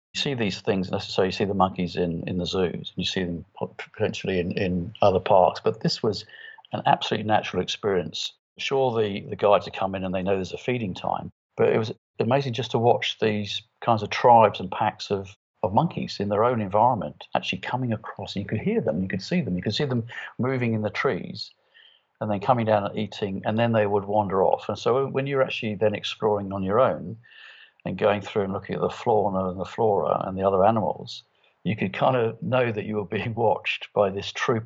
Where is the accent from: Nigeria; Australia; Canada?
Australia; We come from Australia